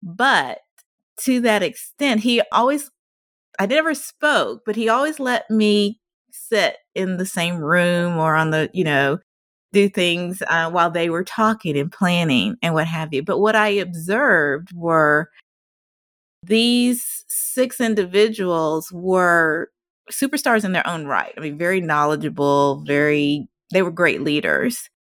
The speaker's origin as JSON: {"language": "English", "region": "Deep South", "country": "United States", "tie": "born or raised there", "said": "I grew up in the Deep South where it was challenging to be a person of color back then."}